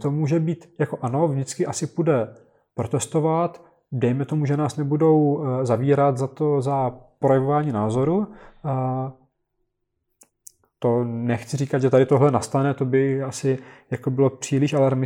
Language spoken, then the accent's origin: Czech; Brno, South Moravian Region, Czechia; já jsem z Brna, který je prostě úžasný město, nebo bylo úžasný multinárodnostní město, kdy tam vedle sebe žili Němci, Židi, Češi